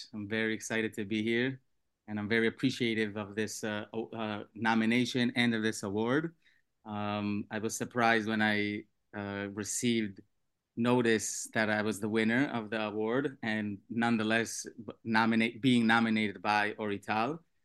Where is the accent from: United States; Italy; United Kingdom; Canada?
United States; me being an American and her being Canadian, we didn't really have to deal with the language barrier